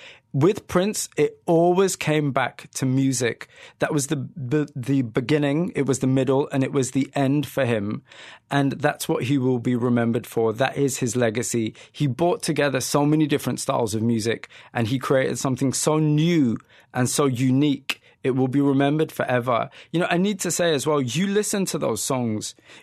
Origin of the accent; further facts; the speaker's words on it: Yorkshire and the Humber, United Kingdom; I grew up in Yorkshire, in predominantly South Asian Muslim community. I'm from a Pakistani Muslim background.